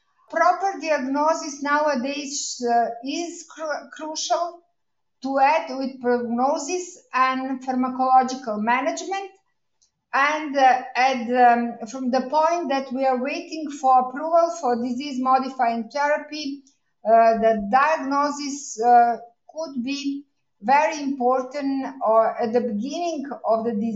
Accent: Belgrade, Serbia; from Belgrade, from the Memory Clinic, and I'm working with dementia patients for a long time.

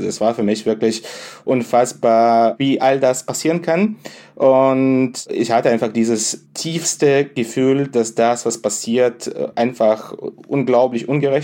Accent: Sevastopol, Crimea, Ukraine; moved away as an adult; now in Kyiv, Ukraine; ich stamme aus Sevastopol und habe dort auch länger gelebt. Also ich bin 2015 endgültig nach Kiew umgezogen.

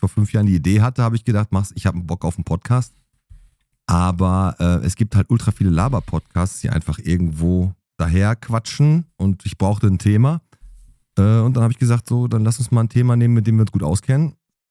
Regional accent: Bottrop, North Rhine-Westphalia, Germany; Also erstmal bin ich in Bottrop geboren, in Fuhlenbrock, ganz wichtig, ne? Also jetzt nicht irgendwie im Süden oder so, da bei Ebel oder so, ich bin Fuhlenbrocker, das ist ganz wichtig.

